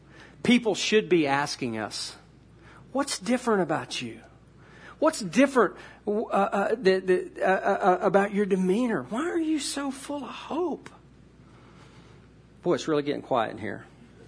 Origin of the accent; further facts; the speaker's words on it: Texas, United States; also born or lived in Missouri; I'm a Texan, so I understand patriotism, okay? So I'm a Texan American, okay?